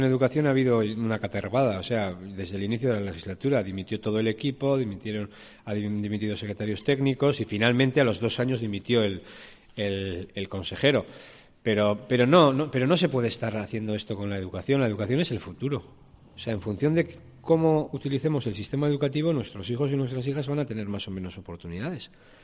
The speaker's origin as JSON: {"language": "Spanish", "region": "Navarre", "country": "Spain", "said": "Los navarros somos los españoles que más impuestos pagamos."}